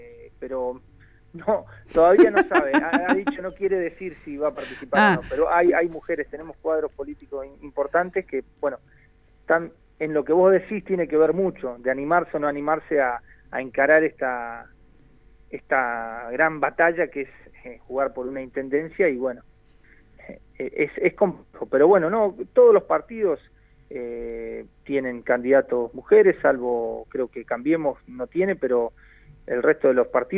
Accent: Villa Regina, Río Negro, Argentina; Yo soy un nacido y criado. Soy un enamorado de Regina

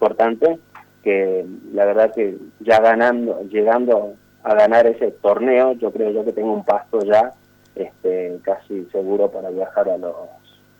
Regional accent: Morillo, Salta, Argentina; La gente de Morillo, de mi pueblo, recuerdo que siempre se juntaban

